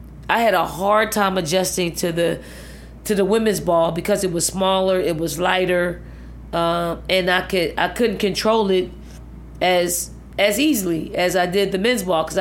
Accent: Philadelphia, Pennsylvania, United States; I mean, I'm from Philly. I'm from North Philly.

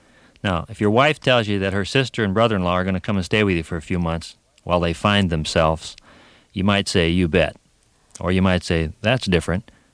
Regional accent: Des Moines, Iowa, United States; born there; also born or lived in Minnesota; They want to know where you're born, and I've lived in Minnesota 17 years, but I was born in Des Moines, Iowa.

